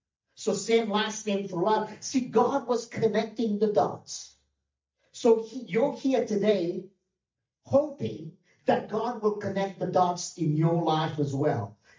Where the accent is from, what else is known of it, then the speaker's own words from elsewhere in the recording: London, United Kingdom; now in Tulsa, United States; growing up in London, England, and to leave that and go in the cow pastures of Tulsa, Oklahoma, where you see horses and cows. And that wasn't my background. My background was concrete. Concrete everywhere.